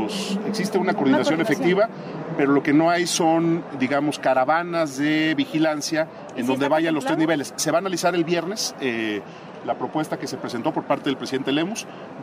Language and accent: Spanish; Guadalajara, Jalisco, Mexico; soy tapatío y jalisciense antes que gobernador